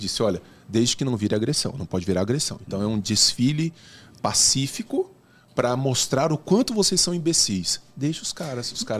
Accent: Araguari, Minas Gerais, Brazil; born there; lá em Araguari, na cidade pequena onde eu nasci.

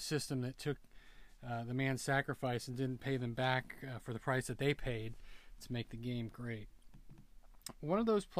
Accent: United States; That's definitely the hockey theme of my childhood, being a kid growing up in the States in the 90s.

